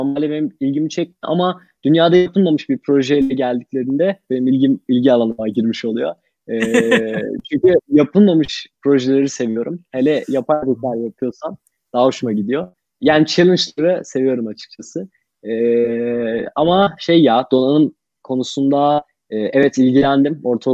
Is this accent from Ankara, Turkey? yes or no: yes; Ankara, Turkey; ben Ankara'dan geldim. Ankara'dan geldim. Ankara'da doğdum. Ve eğitim de burada gerçekleştirdim.